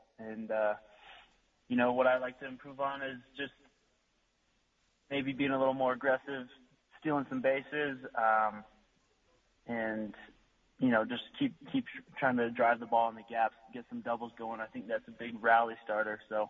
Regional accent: Arizona, United States; I watched him a little bit on the Diamondbacks when I was growing up in Arizona.

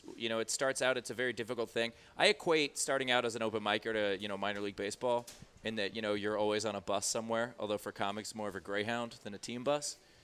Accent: Queens, New York, United States; I'm from Queens.

